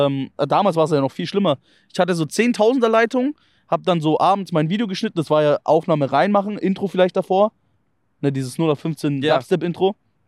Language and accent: German; Bavaria, Germany; weil ich habe ja Hochdeutsch geredet. Ich komme ja aus Bayern.